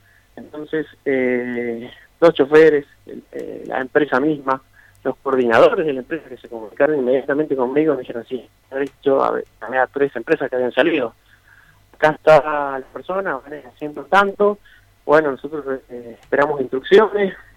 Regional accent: Lavalle, Mendoza, Argentina; yo soy de La Valle también, por eso también me parece sumamente importante, porque vivo lo que va pasando día a día

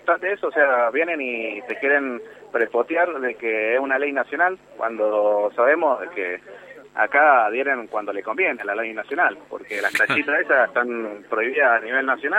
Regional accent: Guaymallén, Mendoza, Argentina; Yo vengo de acá de Guaymallén.

